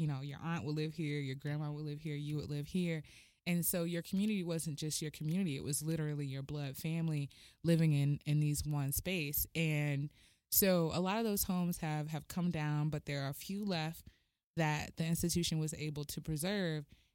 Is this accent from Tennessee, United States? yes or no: no; Houston, Texas, United States; I'm originally from Houston, Texas, you know that.